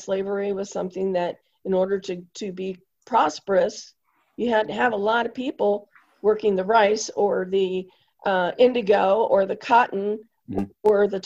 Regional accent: Chicago, Illinois, United States; I grew up in the Chicago area. And Chicago is not the rest of the state of Illinois either.

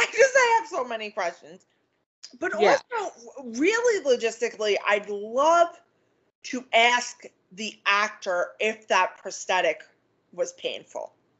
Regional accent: Long Island, New York, United States; Since I am from Long Island, we are the land of 7-Elevens.

